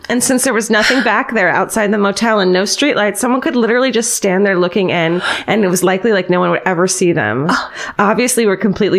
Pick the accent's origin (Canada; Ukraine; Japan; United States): Canada; Saskatoon, Saskatchewan; I'm from Saskatoon, Saskatchewan, Canada.